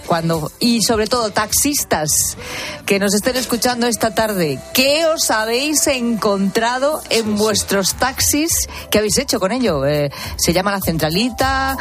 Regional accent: Spain; los españoles somos los europeos que más objetos olvidamos en los taxis.

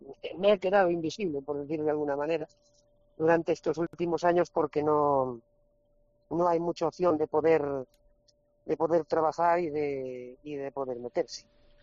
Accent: Santa Comba, Galicia, Spain; born there; por Lugo, estoy por Lugo, por Santa Comba, por mi pueblo natal, pues por aquí, con mi familia, con mi gente

